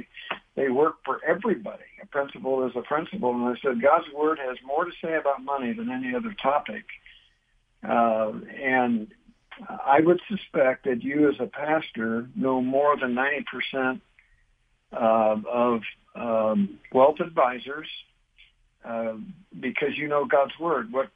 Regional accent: Indiana, United States; I grew up in Indiana.

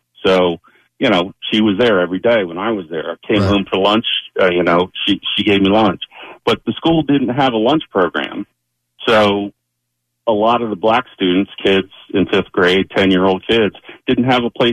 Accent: North Wilmington, Delaware, United States; And in 1969, I grew up in North Wilmington.

